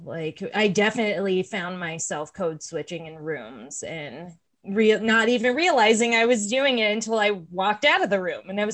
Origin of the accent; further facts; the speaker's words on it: Hawaii, United States; moved away as an adult; now in Chicago, United States; I never felt that until I was in my 20s and moved to the mainland, because I'm originally from Hawaii